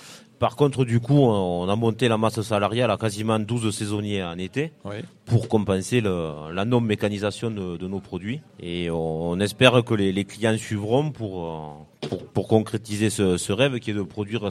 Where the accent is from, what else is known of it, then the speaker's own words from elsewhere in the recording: Belcaire, Occitanie, France; Alors nous on vient de Belcaire-Espezel, deux communes du pays de Sceaux, l'autre pays de Sceaux dans les Pyrénées. Donc vu mon accent, je vais mentir à personne, vous avez bien compris qu'on n'est pas d'ici.